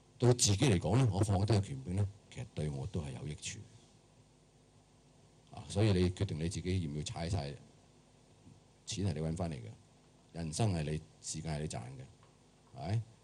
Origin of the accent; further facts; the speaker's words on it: China; 即係猶太人嘅自大心理唔絕對唔比我哋中國人低嘅，係咪？